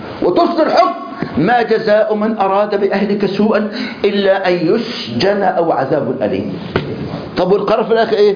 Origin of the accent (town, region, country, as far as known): Egypt